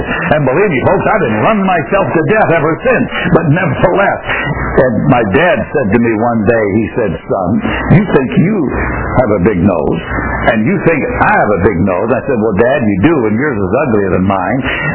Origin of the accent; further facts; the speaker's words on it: New York, United States; I grew up in New York, where almost everybody has a big nose.